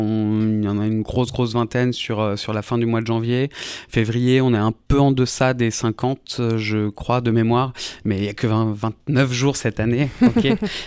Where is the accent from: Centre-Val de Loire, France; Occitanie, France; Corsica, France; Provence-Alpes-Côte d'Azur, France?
Centre-Val de Loire, France; Chinon; also born or lived in Paris; now in Tours, France; Pour la petite histoire, j'ai grandi à Chinon, juste à côté. Je suis parti à Paris faire mes études et je suis resté là-bas.